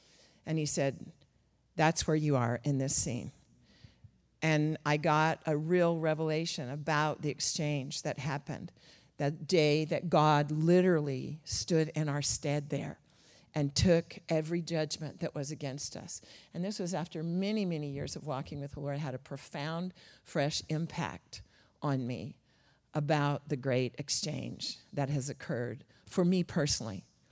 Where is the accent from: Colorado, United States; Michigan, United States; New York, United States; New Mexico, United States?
New Mexico, United States; So I had the privilege of going to a Billy Graham crusade in Albuquerque, New Mexico, very near my hometown.